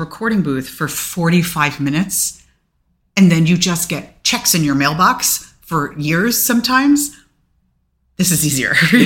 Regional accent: New York City, New York, United States; I grew up here. I grew up in Manhattan.

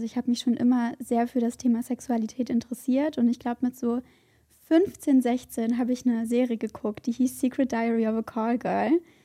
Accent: Cologne, North Rhine-Westphalia, Germany; ich bin 21 Jahre alt und ich komme aus Köln.

